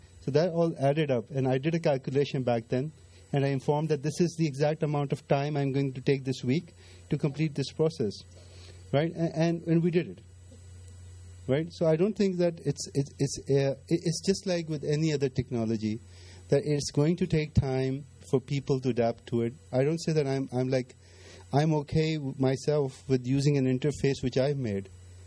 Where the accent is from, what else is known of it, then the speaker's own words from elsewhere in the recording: Pakistan; I've already said that I come from Pakistan, and Pakistan really hasn't had such a good bandwidth.